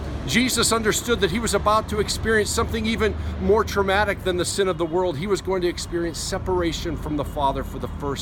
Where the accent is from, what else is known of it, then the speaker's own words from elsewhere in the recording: Minnesota, United States; I grew up in Minnesota. You know, I've been around big lakes and stuff.